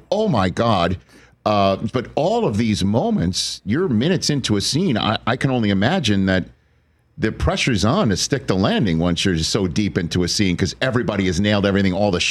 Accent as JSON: {"language": "English", "town": "Staten Island", "region": "New York", "country": "United States", "said": "Just talk to him and just say I'm from Staten Island."}